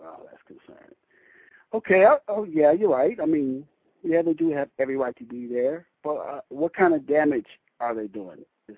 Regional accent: Detroit, Michigan, United States; moved away as an adult; also born or lived in Los Angeles; now in California, United States; I'm originally from Los Angeles, migrated to Detroit, grew up, spent most of my years in Detroit, and joined the Marine Corps a while back, and they brought me back out to California.

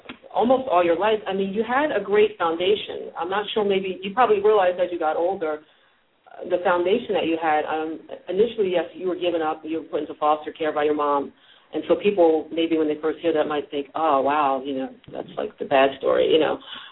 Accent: Pennsylvania, United States; I'm from Pennsylvania, I went out to Doylestown and it's almost like a godmother.

